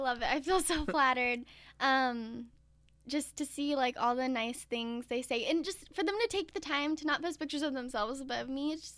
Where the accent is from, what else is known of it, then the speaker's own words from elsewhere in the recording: Sacramento, California, United States; even though I'm from Sacramento. I'm pretty far away from them.